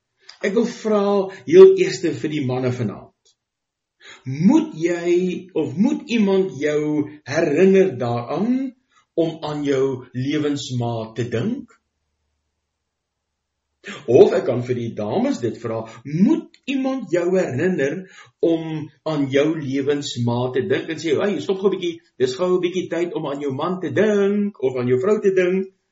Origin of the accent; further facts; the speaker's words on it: Free State, South Africa; Ek het groot geword in die Vrystaat se goudvelde, lieflike tye, lieflike plek, die Vrystaat.